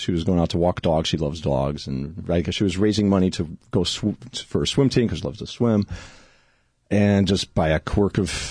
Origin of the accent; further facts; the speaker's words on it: Cleveland, Ohio, United States; moved away as an adult; I was born and raised in Cleveland. Yeah, I came out here 13 years ago, but born and raised, you know, in Cleveland, Ohio.